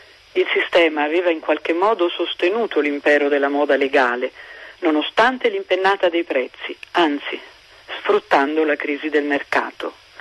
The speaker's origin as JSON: {"language": "Italian", "town": "Anagni", "region": "Lazio", "country": "Italy", "said": "Sono di Anagni."}